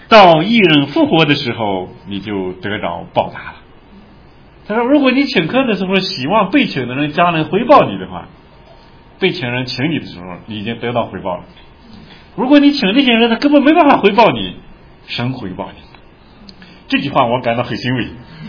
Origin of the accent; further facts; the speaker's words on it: China; 我们中国人很讲究这个，对吧？我中国人很讲究。